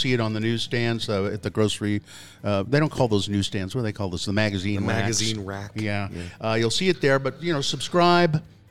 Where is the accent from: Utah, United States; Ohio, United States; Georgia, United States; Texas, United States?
Utah, United States; Ogden; I grew up in Ogden.